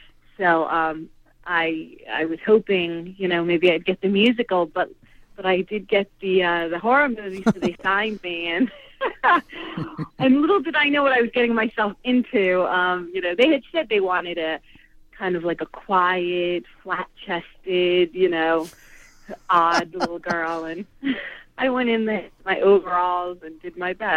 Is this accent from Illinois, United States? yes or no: no; New York, United States; I got started as a kid. I would do like plays and stuff, you know, locally. I'm from New York originally.